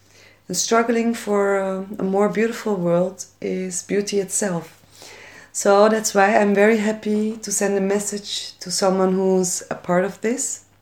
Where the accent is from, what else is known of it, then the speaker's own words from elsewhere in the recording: Netherlands; I'm an activist from Holland and a member of the Federation of Workers from Turkey in Holland.